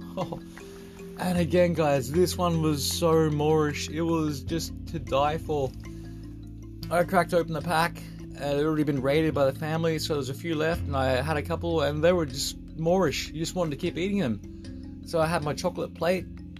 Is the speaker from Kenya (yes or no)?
no; Australia; and I'm an Australian